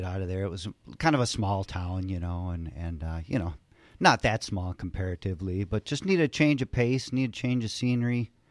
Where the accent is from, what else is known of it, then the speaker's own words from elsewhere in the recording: Superior, Wisconsin, United States; I grew up in Superior, Wisconsin, at the top of the state.